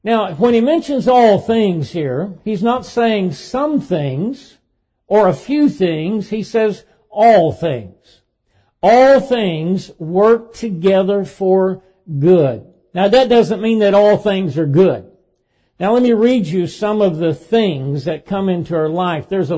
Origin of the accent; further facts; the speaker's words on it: Dayton, Tennessee, United States; he was the one that debated for creation in the Scopes trial in my hometown in Dayton, Tennessee in 1925.